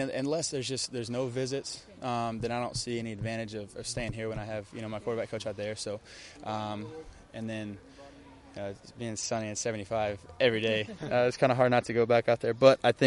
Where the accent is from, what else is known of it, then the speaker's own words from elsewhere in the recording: Texas, United States; Growing up in the Metroplex, all my friends are Cowboys fans